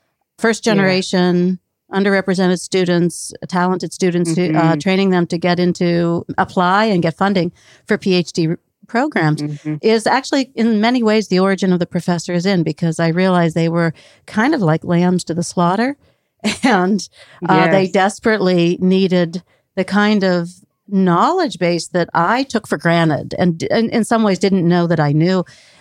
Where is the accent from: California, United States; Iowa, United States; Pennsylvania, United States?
Pennsylvania, United States; Pittsburgh; And I am from Pittsburgh, and you're at Carnegie Mellon